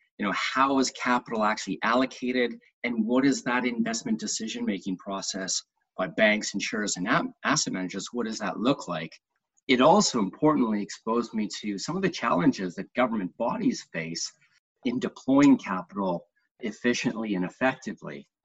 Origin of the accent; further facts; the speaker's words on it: Canada; I'm Canadian by background